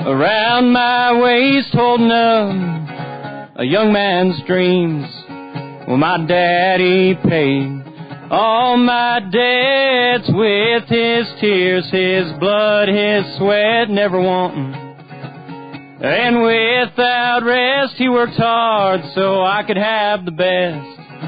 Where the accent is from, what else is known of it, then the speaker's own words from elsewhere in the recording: Wyoming, United States; now in Nashville, United States; Play music about Wyoming. Play music about our culture, our values, the things that we as Wyoming folks hold dear.